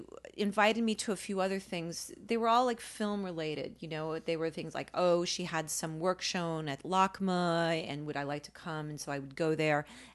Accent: United States; I do know how to pronounce it, but I'm an American and we just...

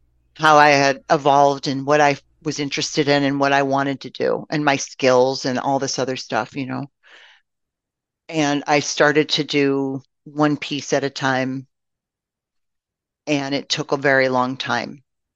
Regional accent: Michigan City, Indiana, United States; And I grew up in Michigan City, Indiana. And we got all the Chicago channels.

